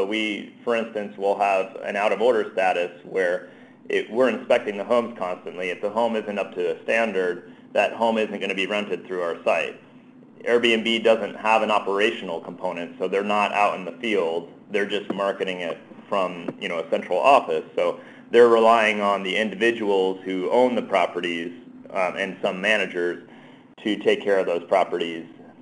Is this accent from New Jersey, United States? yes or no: yes; New Jersey, United States; Well, I'm originally from New Jersey, so I learned my gesturing there, you know.